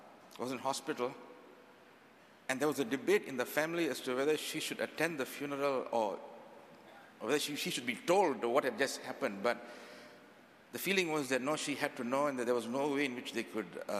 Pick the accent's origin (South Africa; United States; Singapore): Singapore; now in Bolivia; So I'm very Singaporean.